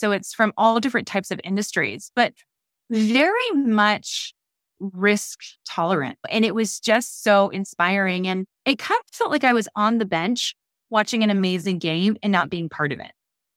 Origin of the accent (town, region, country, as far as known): Ohio, United States; born or raised there